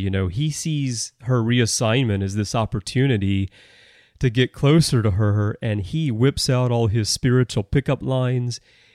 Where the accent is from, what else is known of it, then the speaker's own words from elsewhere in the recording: the South, United States; And I'm from the South.